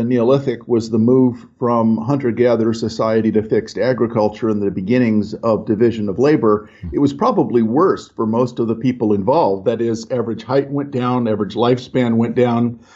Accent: the South, United States; As a Southerner here and as an admirer of hee-haw, I'm having trouble.

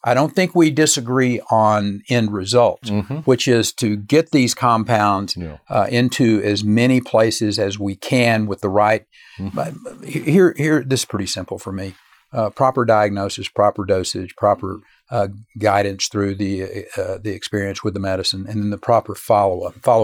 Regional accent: Texas, United States; And I'm in a little bit of a silo because I'm from Texas and I pay attention to the Texas congressional delegation.

